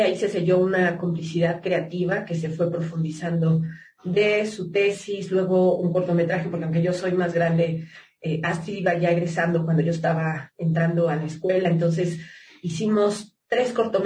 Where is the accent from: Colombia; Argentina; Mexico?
Mexico; Guanajuato; born there; el estado donde filmamos, que es el lugar donde yo nací, que es Guanajuato